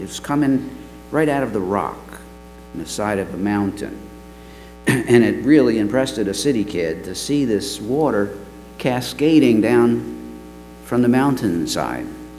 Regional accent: New York City, New York, United States; Now, I grew up in New York City, and there were no waterfalls in New York City.

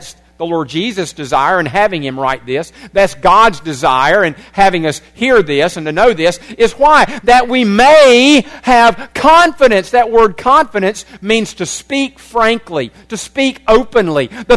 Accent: United States; Yes, I'm an American, and yes, I'm free

